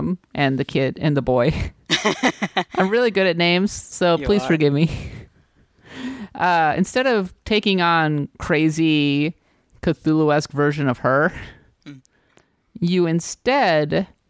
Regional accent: United States; I'm an American. I host this podcast.

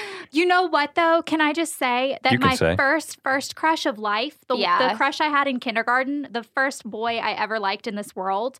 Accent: Augusta, Georgia, United States; We're from Augusta.

